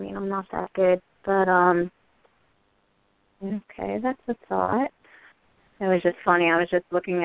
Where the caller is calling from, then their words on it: New Jersey, United States; I'm calling from New Jersey.